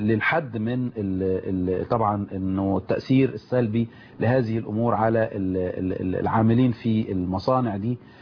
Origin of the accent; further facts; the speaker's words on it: Egypt; إحنا كأطباء مصريين وعرب ومسلمين،